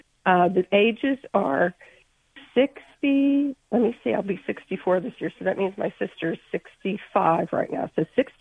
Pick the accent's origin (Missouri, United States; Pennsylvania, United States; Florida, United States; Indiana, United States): Pennsylvania, United States; Slippery Rock; I'm from Slippery Rock.